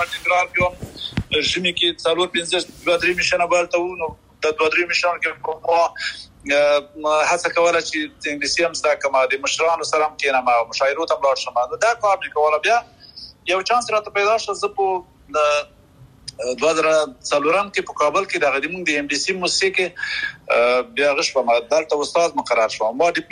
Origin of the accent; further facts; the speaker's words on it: Kotaki, Paktia, Afghanistan; now in United Arab Emirates; زه خو پخپله د پکتیا د اریوب یم او د اریوب ولسوالۍ کې یو کلی دی چې کوټکی ورته وایي هغه هلته مې خاپوړې کړي.